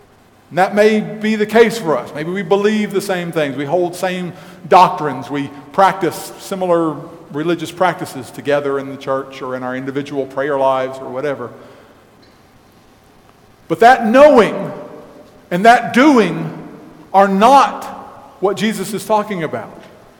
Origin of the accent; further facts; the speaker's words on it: Texas, United States; I grew up in the Texas Panhandle, and farming is one of the main sources of income and is a way of life for the people there.